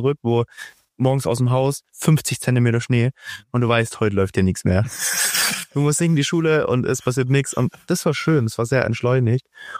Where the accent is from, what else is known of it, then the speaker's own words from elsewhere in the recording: Großrückerswalde, Saxony, Germany; also born or lived in Annaberg-Buchholz; Geboren bin ich nicht direkt da, ich bin in Annaberg-Buchholz geboren. Das liegt zunächst, die nächstgrößere Stadt, liegt so 20 Minuten weg. Aber ich bin aufgewachsen und war, bis ich 20 Jahre alt war, in Großrückerswalde.